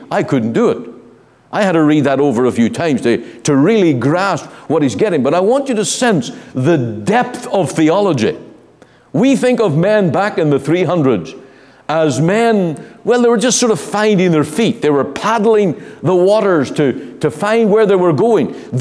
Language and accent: English; Northern Ireland, United Kingdom; In my home country, in Ireland